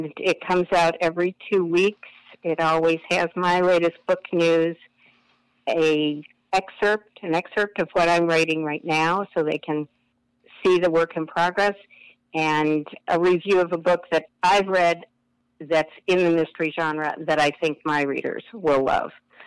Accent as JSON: {"language": "English", "town": "Rome", "region": "New York", "country": "United States", "tie": "born or raised there", "said": "from the historian of Rome, New York. I've had the honor of being inducted into the Hall of Fame of my hometown"}